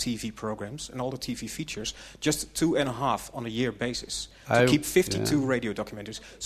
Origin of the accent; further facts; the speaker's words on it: Netherlands; English is a second language; from Holland, independent radio maker. I think in Holland, as I say, where there's a will, there is a way.